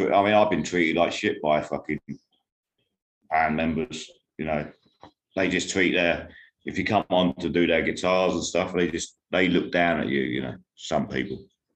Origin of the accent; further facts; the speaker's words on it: London, United Kingdom; Luckily, I'm from London, so I can work with a London band.